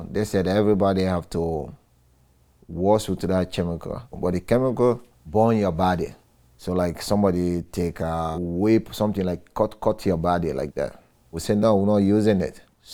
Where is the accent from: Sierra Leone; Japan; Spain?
Sierra Leone; moved away as an adult; now in United States; I'm from Sierra Leone, West Africa, 1994. I came here to seek political asylum. It was a civil war going on in Sierra Leone.